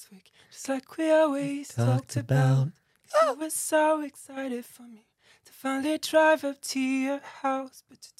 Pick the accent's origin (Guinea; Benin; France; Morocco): France; Boudy-de-Beauregard, Nouvelle-Aquitaine; j'ai 21 ans et je suis née dans le Lot-et-Garonne, à Boudy de Beauregard. Du coup, j'ai grandi là-bas, j'ai fait toute ma vie là-bas, mon adolescence, et après, je suis partie à Bordeaux